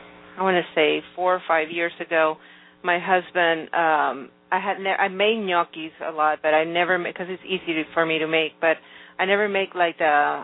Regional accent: Venezuela; that I grew up with in Venezuela

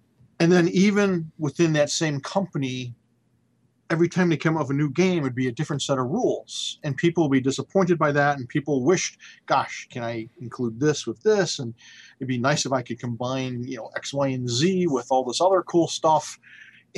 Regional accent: Detroit, Michigan, United States; And I grew up in Detroit, so I wasn't afraid of, you know, Detroit at all.

